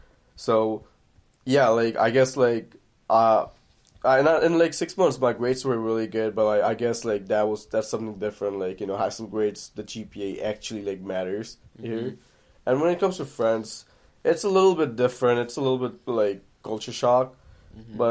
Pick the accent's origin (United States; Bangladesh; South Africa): Bangladesh; I'm from Bangladesh.